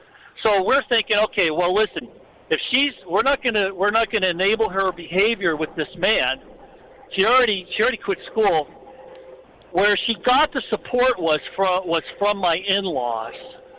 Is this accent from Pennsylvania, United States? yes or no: yes; Erie, Pennsylvania, United States; we're originally from Erie, Pennsylvania